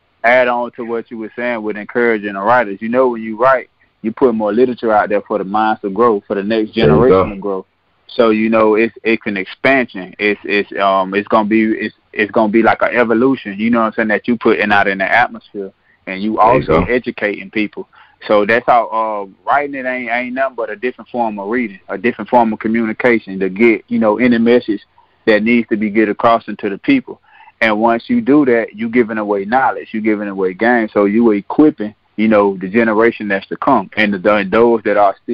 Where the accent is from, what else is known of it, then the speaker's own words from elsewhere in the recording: Tallahassee, Florida, United States; I'm a Tallahassee native. I grew up on the Bond, the west side of Tallahassee and Bond community.